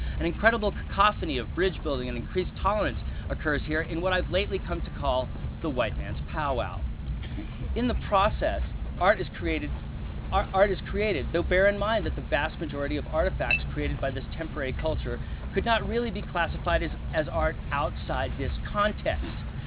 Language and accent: English; Southwest, United States; growing up in the Southwest, within 52 miles of 23 different Pueblo cultures